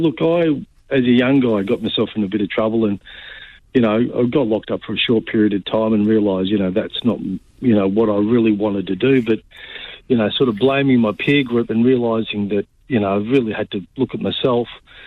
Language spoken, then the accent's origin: English; Frankston, Victoria, Australia; I grew up in Frankston, and then I moved to different areas